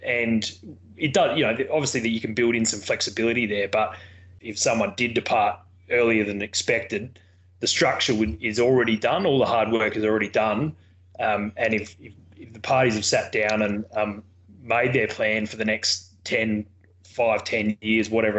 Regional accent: Port Lincoln, South Australia, Australia; I guess starting from the start, I grew up in Port Lincoln.

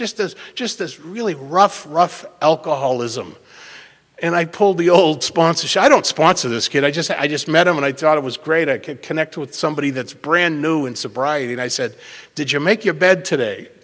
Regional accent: Boston, Massachusetts, United States; now in San Diego, United States; I live in San Diego. I'm from Boston, so don't get all confused

